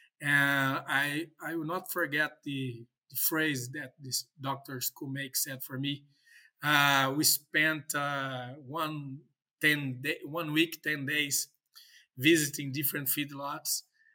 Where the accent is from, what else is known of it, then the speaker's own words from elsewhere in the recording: Brazil; accent: Portuguese; English is a second language; And I apologize, my strong Portuguese accent.